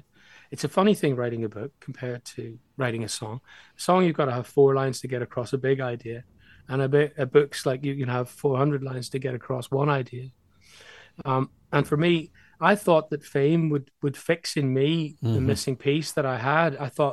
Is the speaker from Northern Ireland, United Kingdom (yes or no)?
yes; Derry, Northern Ireland, United Kingdom; In Derry, they're putting a mural of me up on the gable end of the row of houses I grew up in Clarendon Street in the town centre.